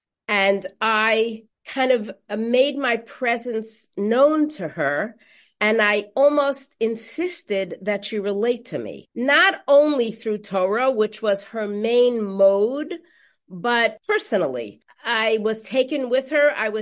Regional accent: New York City, New York, United States; So I went to Esther Schoenfeld High School on the Lower East Side. I grew up in the Bronx.

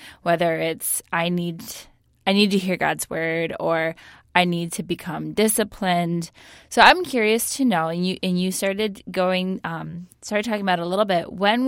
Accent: Michigan, United States; because I'm from Eastern Michigan as well

